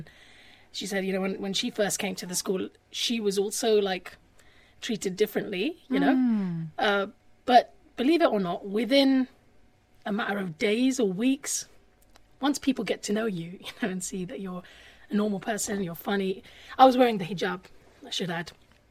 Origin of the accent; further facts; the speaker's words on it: Hackney, London, United Kingdom; also born or lived in Finchley; because actually I grew up in Hackney before Finchley